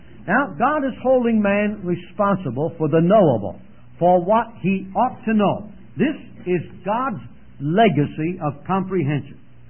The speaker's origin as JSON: {"language": "English", "town": "Philadelphia", "region": "Pennsylvania", "country": "United States", "said": "Where are you from? Philadelphia area in Pennsylvania."}